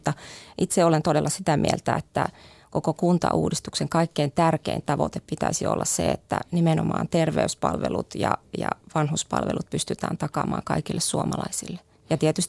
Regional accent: Joensuu, North Karelia, Finland; No, mä todella synnyin 66 Joensuussa yrittäjäperheeseen.

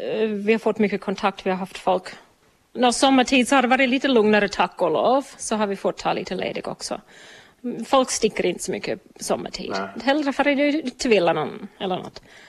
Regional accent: Australia; Jag växte upp i Australien. Vi använde ull i Australien.

